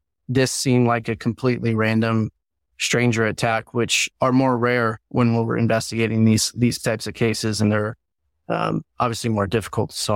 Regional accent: Sunnyvale, California, United States; she was dumped at a miniature golf location that I went to for teen parties and birthday parties, all growing up in Sunnyvale.

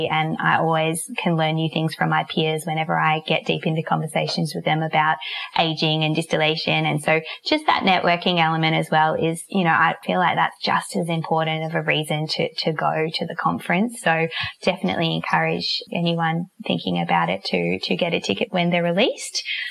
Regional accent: Victoria, Australia; I'm from the Mornington Peninsula, so I could do with a bit more sunshine.

